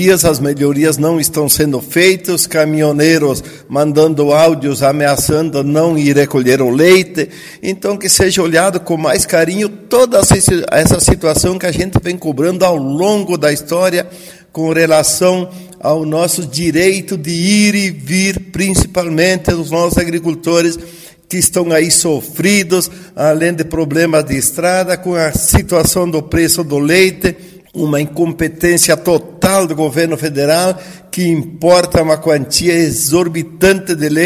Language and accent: Portuguese; Roca Sales, Rio Grande do Sul, Brazil; Quero dizer que Rocaçales, inclusive minha terra natal